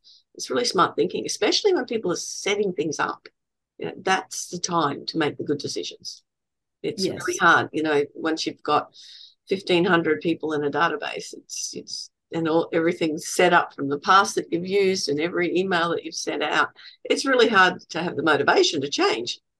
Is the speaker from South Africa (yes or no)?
no; Australia; being an Australian